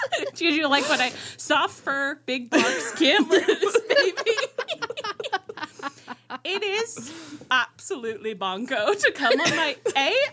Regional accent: Australia; I am Australian.

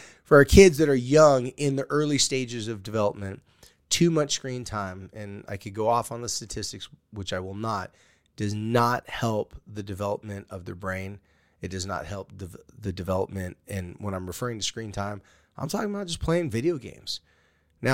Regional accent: California, United States; because, you know, I'm a surfer from California.

